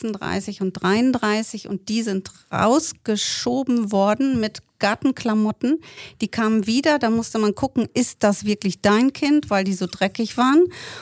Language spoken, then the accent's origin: German; Hamm, North Rhine-Westphalia, Germany; born there; also born or lived in Bielefeld / Soest / Münster; now in Papenburg, Germany; Ich bin geboren in Hamm, habe dann in Bielefeld gelebt, habe dann mit meinen Eltern in Soest gelebt und bin dann nach Münster gegangen und dann mit meinem Vater nach Papenburg